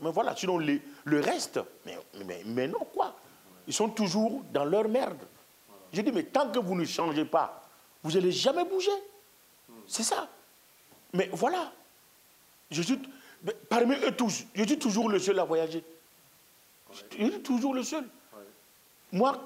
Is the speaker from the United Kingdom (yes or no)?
no; Burkina Faso; French is a second language; J'ai dit, je venais de Burkina Faso.